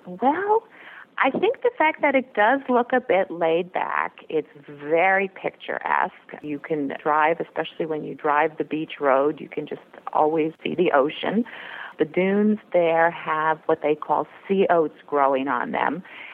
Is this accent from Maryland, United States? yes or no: yes; Maryland, United States; I grew up in Maryland, and we actually vacationed in the Outer Banks since we were kids.